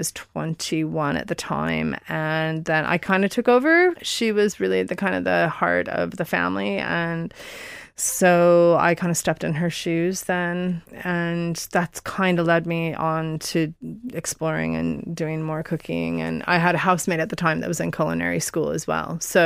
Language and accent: English; Seattle, Washington, United States; Yeah, so I grew up in Seattle.